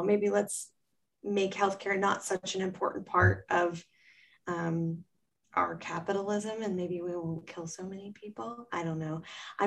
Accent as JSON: {"language": "English", "region": "Ohio", "country": "United States", "tie": "born or raised there", "said": "I'm from Southern Ohio, where Ohio, Kentucky, and West Virginia come together."}